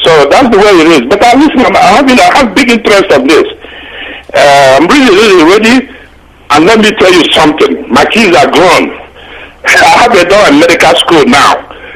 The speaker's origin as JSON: {"language": "English", "town": "Akokwa", "region": "Imo", "country": "Nigeria", "first_language": "ig", "moved": "yes", "said": "I'm from Akokwa. Well, you know, I left Nigeria a long time ago by Igbo. I need to go back and start speaking Igbo. My Igbo is messed up now."}